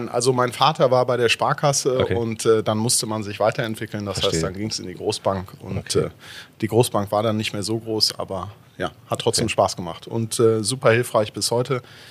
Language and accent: German; Aachen, North Rhine-Westphalia, Germany; wahrscheinlich hört man es am fehlenden Akzent, ich bin kein Luxemburger oder drumherum. Ich komme aus Aachen ursprünglich, bin natürlich auch Alemannia Aachen-Fan